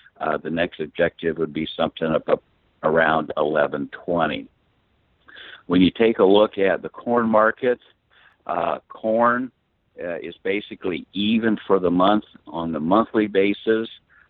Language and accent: English; Texas, United States; since I'm from Texas